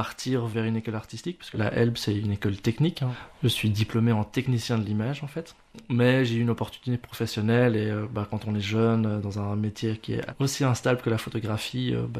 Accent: Mons, Wallonia, Belgium; born there; C'est bien ça, je suis né à Mons.

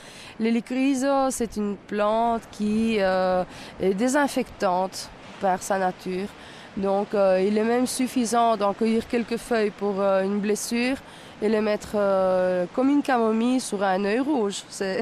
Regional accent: Torre Salinas, Sardinia, Italy; Oui, je suis née ici en Sardaigne et j'habite Torre Salinas depuis ma naissance.

